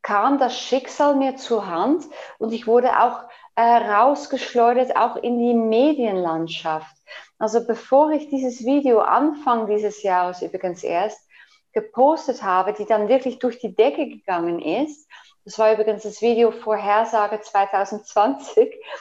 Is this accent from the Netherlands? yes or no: yes; Netherlands; German is a second language; now in Switzerland; Und als Holländerin und als Veganerin in der Schweiz